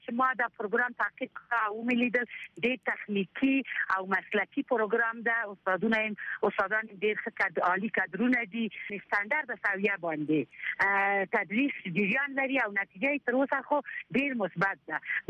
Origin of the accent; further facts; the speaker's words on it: Ghazni, Afghanistan; مثلا زه د غزنی ولایت نه یم